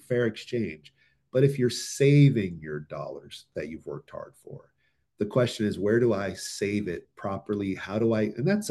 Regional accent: Thousand Oaks, California, United States; I'm born and raised in the Ventura County. I grew up in Thousand Oaks.

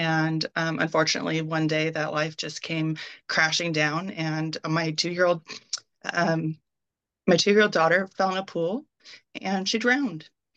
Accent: Pacific Northwest, United States; I grew up in the Pacific Northwest, so I have been around water my whole life

